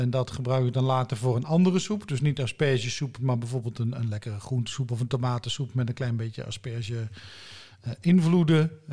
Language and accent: Dutch; Limburg, Netherlands; Yes, en dat kun je natuurlijk niet helemaal meer aan mij horen. Maar mijn roots liggen in Noord-Limburg. In het land van de lus.